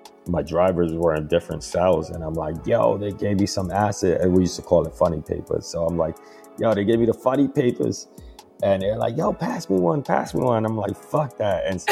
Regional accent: New York City, New York, United States; I mean, I grew up in New York City, where it was, you know, very, very heavily drug infested neighborhood, where I grew up at.

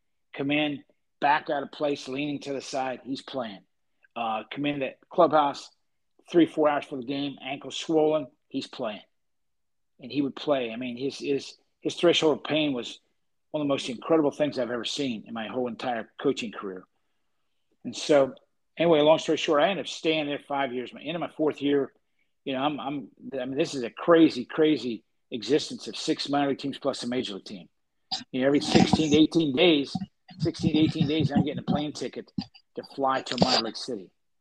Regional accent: Parkersburg, West Virginia, United States; And I'm from Parkersburg.

